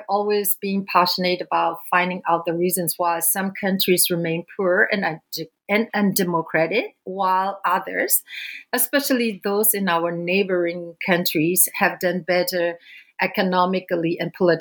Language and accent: English; Myanmar; I was born and raised in Burma, which is now known as Myanmar. And I grew up in the 70s and 80s under a one-party political system controlled by the military that practiced socialist and isolationist policies.